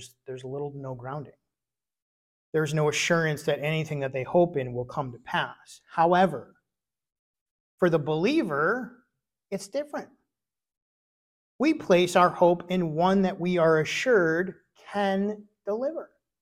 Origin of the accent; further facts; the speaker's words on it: Michigan, United States; Now, when I was growing up in Michigan, the expectation of snow during the week, we were all got very excited.